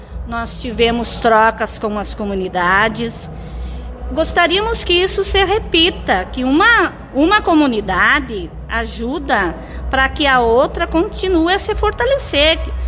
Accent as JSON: {"language": "Portuguese", "town": "Santa Terezinha", "country": "Brazil", "tie": "born or raised there", "said": "eu sou da comunidade de Santa Terezinha, né? Eu nasci e me criei em Santa Terezinha e há 16 anos eu resido no Pontão da Boa União."}